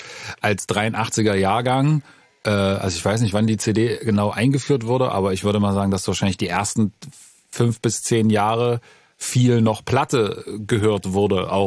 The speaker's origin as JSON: {"language": "German", "region": "East Germany", "country": "Germany", "said": "Ich komme aus dem Osten."}